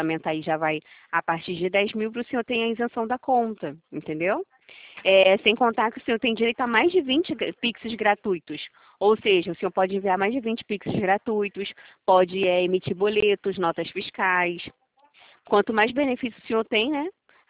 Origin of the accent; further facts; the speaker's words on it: Rio de Janeiro, Brazil; Eu sou do Rio de Janeiro